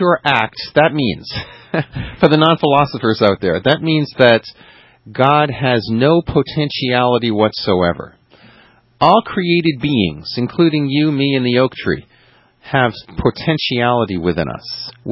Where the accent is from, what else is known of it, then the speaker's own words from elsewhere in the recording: Canada; I am French Canadian, which means I am not Spanish.